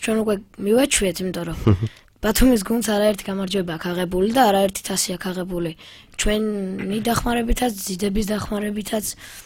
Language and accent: Georgian; Kutaisi, Imereti, Georgia; now in Batumi, Georgia; თავიდან მე ქუთაისიდან ვარ, იქ ვერ შევძალი ჯერჯერობით თამაში, მაგრამ შემდეგ გადმოვიდი ბათუმში და აქ დავიწყე.